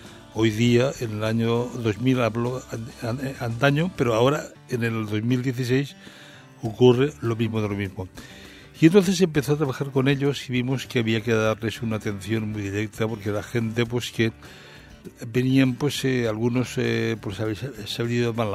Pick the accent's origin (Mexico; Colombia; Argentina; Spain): Spain; Asturias; Y yo vivo y soy de Pola de Ibona